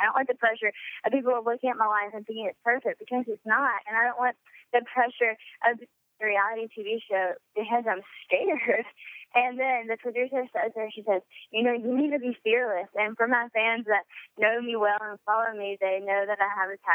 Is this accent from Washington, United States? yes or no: no; Louisiana, United States; whenever I was just growing up in Louisiana, living my everyday life.